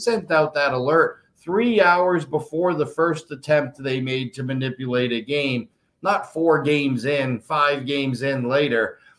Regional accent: Nevada, United States; including my home state of Nevada

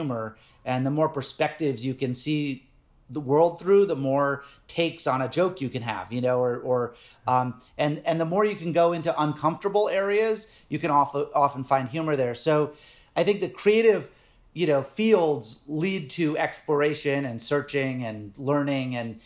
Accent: Nantucket, Massachusetts, United States; And it was like, when I grew up in Nantucket, this actually ties into exactly what we're talking about. I grew up on Nantucket Island.

